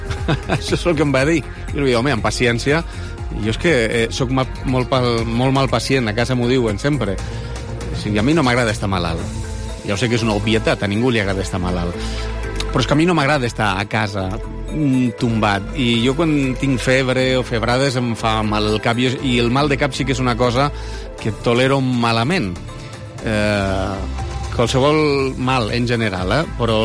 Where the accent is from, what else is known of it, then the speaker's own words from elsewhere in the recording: Lleida, Catalonia, Spain; no és com a lleidatà, no és una d'aquestes coses que t'agrada llegir de la teva ciutat